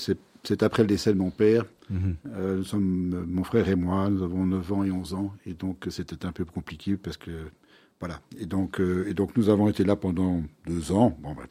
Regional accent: Brussels, Brussels-Capital Region, Belgium; born there; je suis né à Bruxelles.

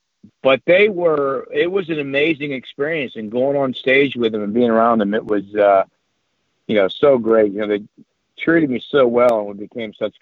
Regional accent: Akron, Ohio, United States; my thing is my upbringing. I'm from Akron, Ohio. I'm still here, you know.

